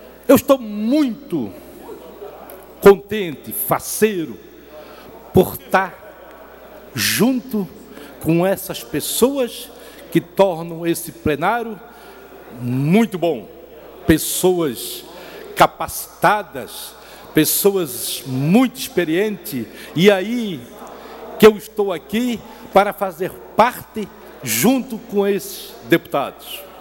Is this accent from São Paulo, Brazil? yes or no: no; Palhoça, Santa Catarina, Brazil; Eu sou de Palhoça